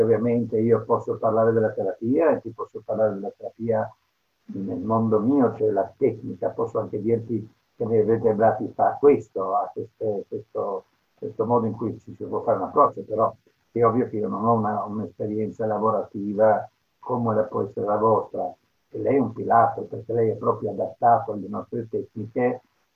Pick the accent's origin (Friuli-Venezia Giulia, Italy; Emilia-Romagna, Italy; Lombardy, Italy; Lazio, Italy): Friuli-Venezia Giulia, Italy; Trieste; moved away; also born or lived in England; sono originario di Trieste, però diciamo che io ho lasciato Trieste nel 1966 e sono andato a vivere in Inghilterra dove ho vissuto per 30 anni. Perciò culturalmente sono anglosassone.